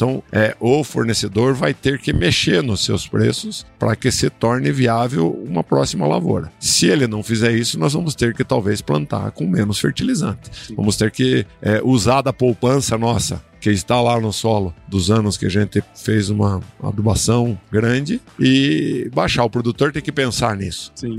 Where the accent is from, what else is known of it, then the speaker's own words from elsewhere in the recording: Ponta Grossa, Paraná, Brazil; Minha família era família de comerciante e tudo, morava em Ponta Grossa, nasci em Ponta Grossa.